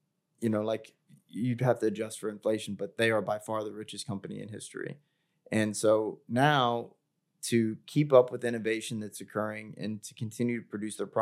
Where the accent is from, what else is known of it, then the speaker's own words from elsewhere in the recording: Missouri, United States; now in California, United States; Like, I grew up in Missouri, and so it was like, yeah, a lot of really old timey dishes and stuff